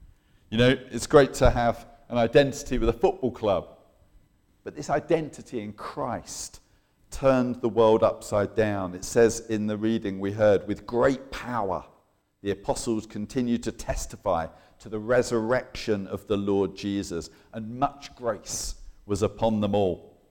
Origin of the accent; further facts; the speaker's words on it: London, United Kingdom; Now, I am from South London. I've driven up this morning because the trains were a bit dodgy.